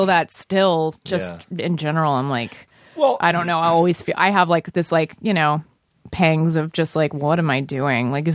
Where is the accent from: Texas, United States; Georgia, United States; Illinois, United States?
Texas, United States; now in New York, United States; I think growing up in Texas, there were no real examples of like, this is a path that you can pursue